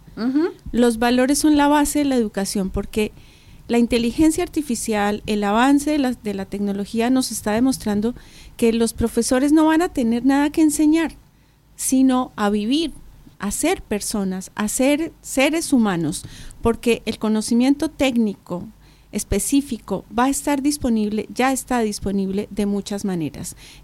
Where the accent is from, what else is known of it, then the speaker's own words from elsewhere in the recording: Bogotá, Colombia; now in Buenos Aires, Argentina; Colombiana. Nací en Bogotá y me radiqué en Buenos Aires en 2011.